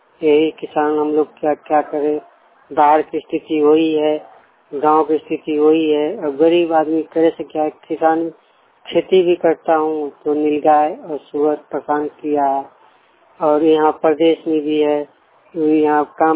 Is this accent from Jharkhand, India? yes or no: yes; Jharkhand, India; झारखंड के रहने वाला हूँ।